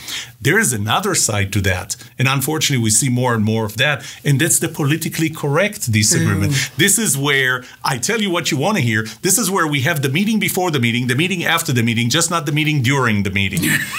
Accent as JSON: {"language": "English", "country": "Israel", "second_language": "English", "moved": "yes", "said": "We went through the part that I came from Israel and we're very direct."}